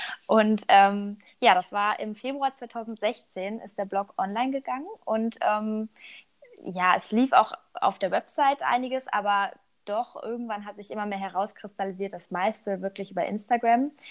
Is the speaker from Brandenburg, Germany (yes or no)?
no; Cologne, North Rhine-Westphalia, Germany; born there; komme gebürtig aus Köln